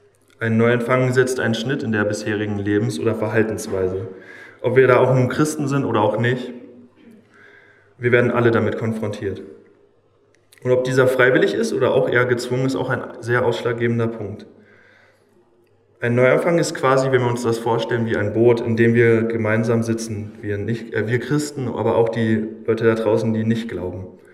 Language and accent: German; Leimsfeld, Hesse, Germany; Ich komme aus Leimsfeld, wenn ihr das kennt. Das ist eine riesengroße Stadt, die sollte jeder kennen. Die ist ganz nah bei Fritzlar